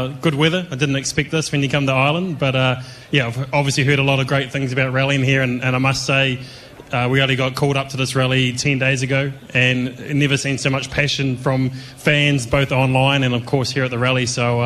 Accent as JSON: {"language": "English", "country": "New Zealand", "accent": "Kiwi", "said": "He has to understand my Kiwi accent, and I have to understand his Irish accent."}